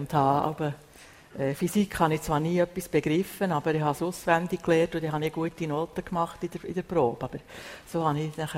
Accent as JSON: {"language": "German", "country": "Switzerland", "tie": "born there", "said": "Also erstens mal bin ich in der Schweiz geboren, wo kein Krieg war."}